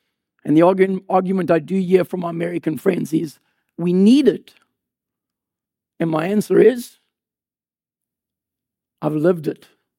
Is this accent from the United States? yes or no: no; Canada; I'm a Canadian, I said. From Canada, visiting family.